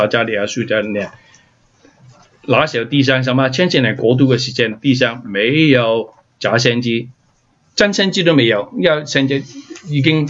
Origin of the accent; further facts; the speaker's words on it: Hong Kong; born there; 我就回去香港，我出生的地方